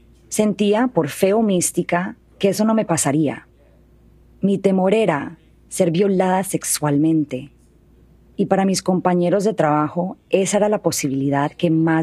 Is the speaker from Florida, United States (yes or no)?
no; Atlanta, Georgia, United States; born there; yo, que nací en Atlanta, Estados Unidos, hija de padres colombianos. Por eso hablábamos en inglés.